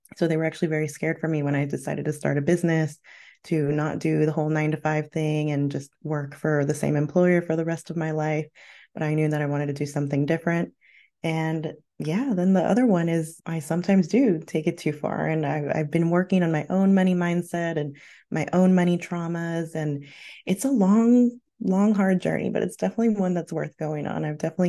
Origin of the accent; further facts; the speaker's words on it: United States; moved away as an adult; now in Australia; So I am originally from the U.S. and my parents are from Mexico. I'm the proud daughter of Mexican immigrant parents, and I am now an immigrant myself. I migrated to Australia in 2018.